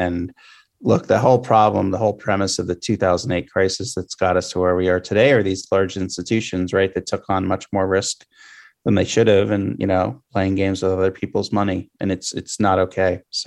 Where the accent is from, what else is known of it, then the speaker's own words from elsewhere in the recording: Pennsylvania, United States; My home state in Pennsylvania, you know, we have Senator Toomey, and there's lots of mining happening across this state.